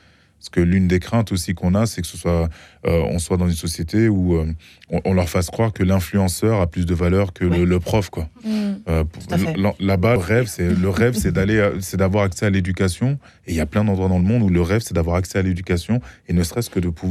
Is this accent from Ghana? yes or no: yes; Ashanti, Ghana; j'ai une double culture, une culture très matriarcale de par mon pays d'origine, où là-bas, l'héritage va aux femmes. Si le mari ne l'assure pas, il se retrouve, c'est le Ghana, dans le peuple Ashanti.